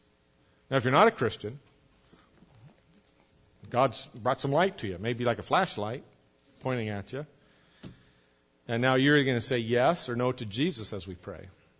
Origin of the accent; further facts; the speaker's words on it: United States; Well, I'm an American, born red-blooded American.